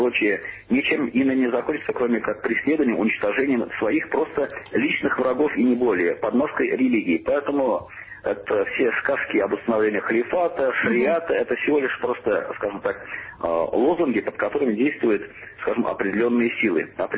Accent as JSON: {"language": "Russian", "country": "Russia", "said": "Я, как россиянин, как гражданин России, как мусульманин"}